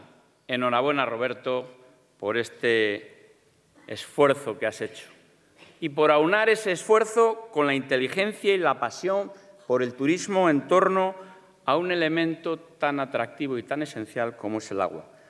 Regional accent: Castile and León, Spain; Esa es la gente de Castilla y León. Así somos la gente de Castilla y León. Así somos los castellanos y leoneses.

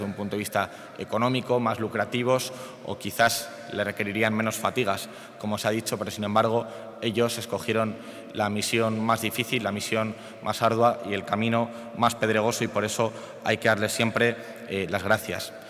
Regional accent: Burgos, Castile and León, Spain; incluso también de mi ciudad natal, Burgos.

